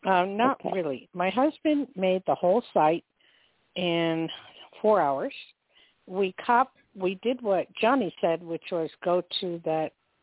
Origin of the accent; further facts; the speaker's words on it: New Jersey, United States; I'm from Jersey, but I've never been there.